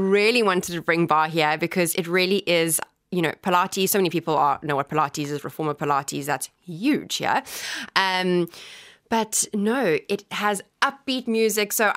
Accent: Cape Town, Western Cape, South Africa; moved away as an adult; now in Ireland; I am from Cape Town.

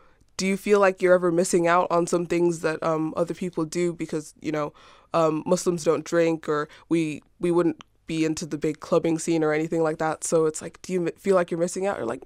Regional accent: Ireland; I was born in Ireland. I've lived here my whole life.

